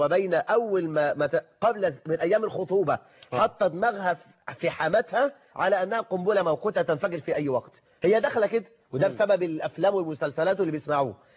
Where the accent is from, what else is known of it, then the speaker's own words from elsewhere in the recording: Egypt; بلدنا مصر